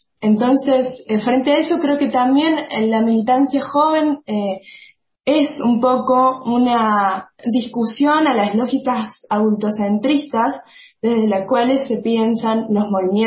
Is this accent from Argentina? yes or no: yes; Argentina; Yo tengo 19 años, soy militante DISCA, soy argentina, vivo en Córdoba y milito en una organización que se llama Orgullo DISCA.